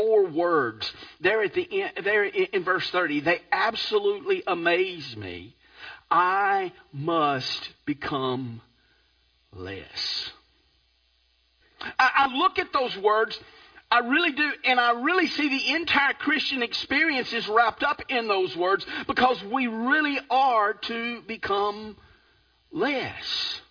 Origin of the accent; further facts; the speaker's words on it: Piedmont, Alabama, United States; I remember as a kid growing up in Piedmont, Alabama, that there was a spot out on the bypass there in Piedmont